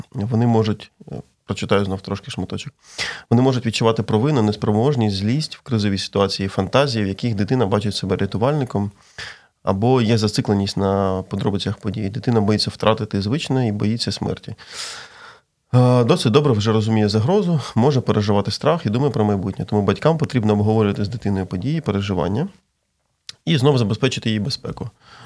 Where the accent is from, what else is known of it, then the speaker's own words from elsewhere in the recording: Kherson, Kherson Oblast, Ukraine; я з Херсона сам